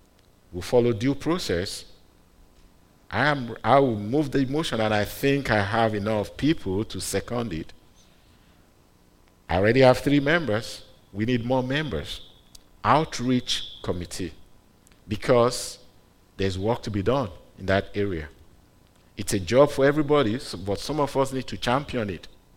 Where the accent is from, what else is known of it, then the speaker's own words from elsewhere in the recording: Nigeria; my background growing up in Nigeria, growing up in a Pentecostal church, that's where I got saved.